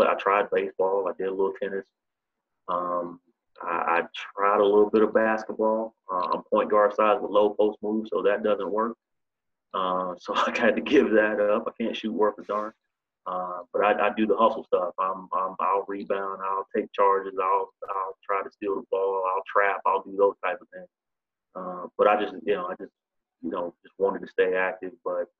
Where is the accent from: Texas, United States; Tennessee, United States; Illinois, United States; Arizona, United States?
Tennessee, United States; Chattanooga; I grew up in Chattanooga, Tennessee. My father was a high school assistant football coach and head track coach.